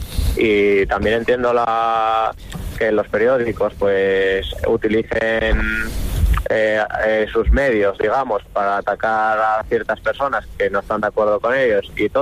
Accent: Asturias, Spain; Sí, yo soy asturiano y además creo que con este artículo me volví casi más asturiano de lo que era.

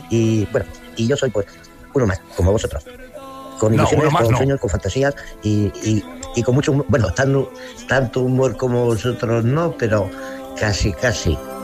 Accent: Valencia, Valencian Community, Spain; Perdonad, soy de Valencia. Ya estoy, digamos, en la tercera edad.

